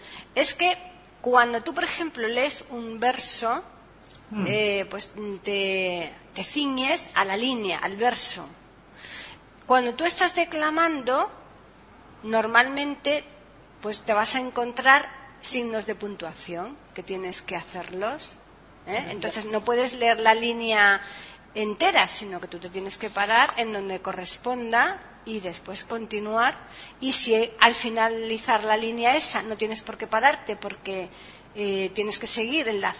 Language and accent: Spanish; Seville, Andalusia, Spain; creo que estuvo viviendo en Sevilla, ¿no? En mi tierra.